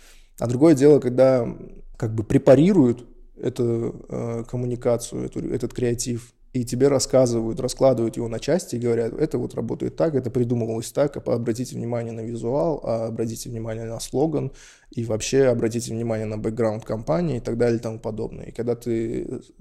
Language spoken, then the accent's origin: Russian; Tashkent, Uzbekistan; now in Moscow, Russia; Еще накладывалось то, что я из Ташкента, я единственный узбек. Я вообще же переехал в Москву впервые для своей жизни.